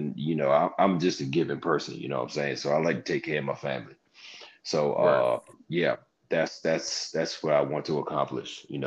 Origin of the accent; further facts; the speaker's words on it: Baltimore, Maryland, United States; I grew up in Baltimore, so.